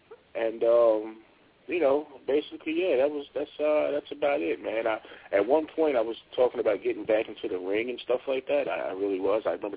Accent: Norristown, Pennsylvania, United States; I was raised in Norristown, Pennsylvania, okay? And in Norristown, Pennsylvania, at the time, okay, it's a Mexican community now, but at the time it was an Italian community, all right?

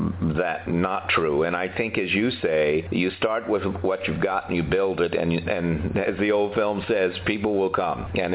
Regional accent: New York, United States; now in Charlottesville, United States; I came from New York and the soap opera world

